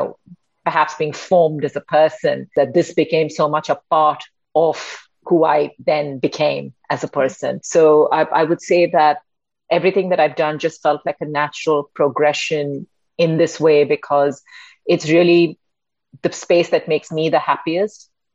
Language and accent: English; Chennai, Tamil Nadu, India; I grew up in Chennai. It's a little coastal city, used to be called Madras. It's the capital city of the state of Tamil Nadu. So I grew up on the banks of the Bay of Bengal. I grew up in a coastal city.